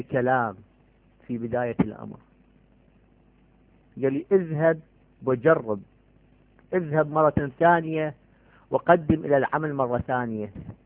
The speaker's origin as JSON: {"language": "Arabic", "country": "Iraq", "tie": "born or raised there", "moved": "yes", "said": "أنا أصلي من العراق وعشت هناك في العراق،"}